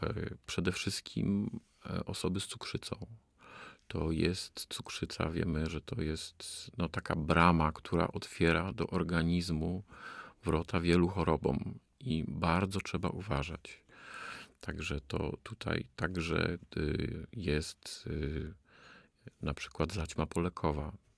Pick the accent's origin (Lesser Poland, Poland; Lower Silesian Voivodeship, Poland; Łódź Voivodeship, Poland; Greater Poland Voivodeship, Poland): Lesser Poland, Poland; Kraków; ja jestem z Krakowa